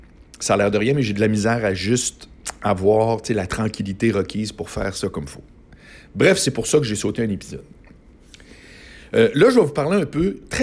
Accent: Quebec City, Quebec, Canada; je viens de Québec, là, tu sais.

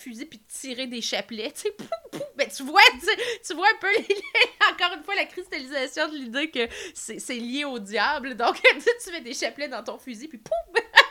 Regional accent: Yamachiche, Quebec, Canada; parce que, bon, je suis de Yamachiche, donc c'était un des contes qui était situé à Trois-Rivières

